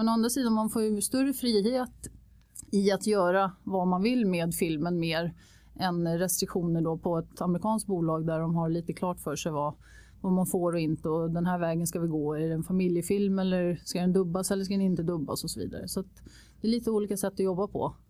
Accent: Trollbäcken, Stockholm County, Sweden; Jag är en Trollbäcken hemvändare kan man väl säga. Jag är uppväxt i Trollbäcken och vände tillbaka här för ungefär 5 år sedan.

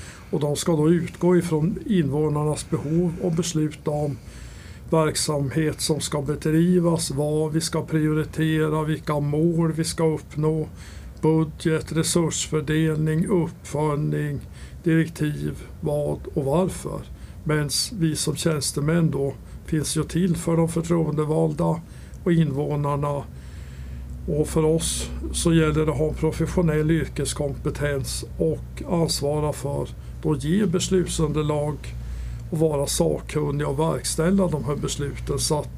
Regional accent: Ammarnäs, Västerbotten County, Sweden; Ursprungligen kommer jag ifrån Ammarnäs uppe i Västerbottens fjällvärld där mina föräldrar drev fjällhotell.

